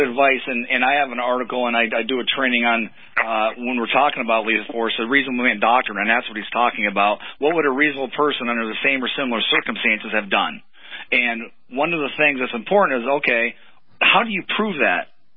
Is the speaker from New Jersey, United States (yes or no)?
no; Pennsylvania, United States; And Stuart, I grew up in Pennsylvania, so I know the difference.